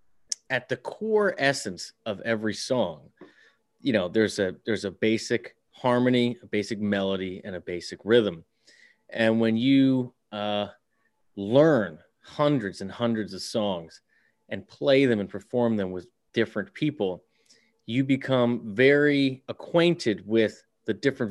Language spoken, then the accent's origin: English; Baltimore, Maryland, United States; I grew up in Baltimore, been playing guitar my whole life.